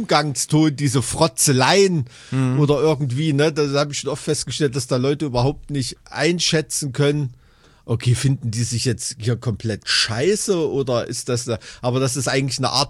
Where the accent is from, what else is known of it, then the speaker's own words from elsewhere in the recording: East Germany, Germany; wo ich aufgewachsen bin, dem Neubau-Ghetto in Ostdeutschland